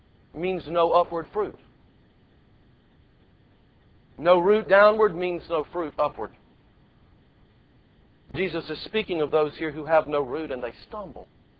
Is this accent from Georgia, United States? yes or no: yes; Georgia, United States; growing up in Georgia, there's a kind of tree that on one hand is a nuisance